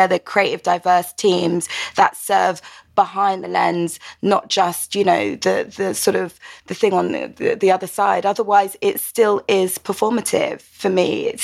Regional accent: Croydon, London, United Kingdom; accent: Croydon; I mean, you probably can tell by my very Croydon accent.

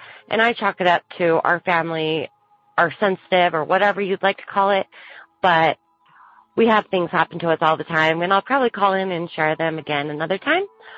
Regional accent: Salt Lake City, Utah, United States; I'm from Salt Lake area of Utah.

